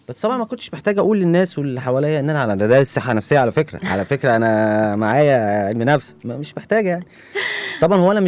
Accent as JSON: {"language": "Arabic", "town": "Cairo", "region": "Cairo Governorate", "country": "Egypt", "said": "من القاهرة، أساسا من مصر الجديدة."}